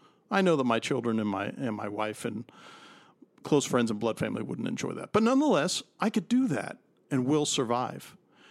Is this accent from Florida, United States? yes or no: yes; Miami, Florida, United States; I grew up in Miami, Florida. We're in Miami.